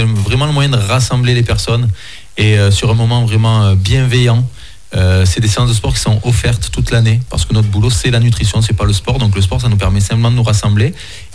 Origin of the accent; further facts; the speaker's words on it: Bédarrides, Provence-Alpes-Côte d'Azur, France; moved away; Je suis natif de Bédaride.